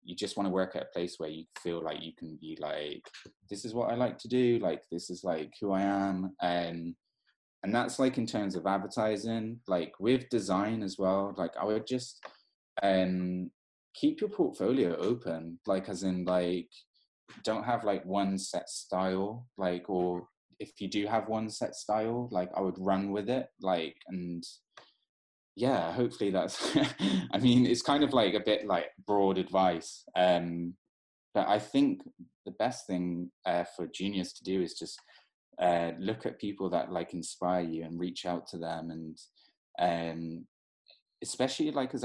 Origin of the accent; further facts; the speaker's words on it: United Kingdom; for me as a Brit, I'm just basically like staying in.